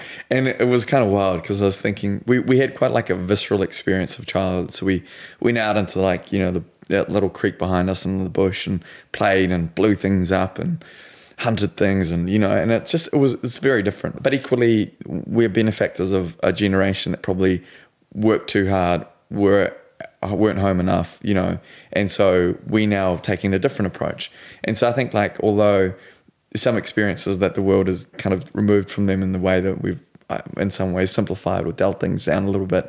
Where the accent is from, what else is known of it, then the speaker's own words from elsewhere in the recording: South Africa; we grew up Dutch Reformed in South Africa, and so we've come a long way since then.